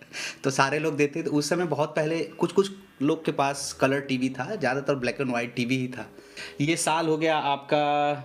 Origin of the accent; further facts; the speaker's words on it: Varanasi, Uttar Pradesh, India; मैं बनारस से हूँ और फिर मेरे फैमिली में म्यूजिक है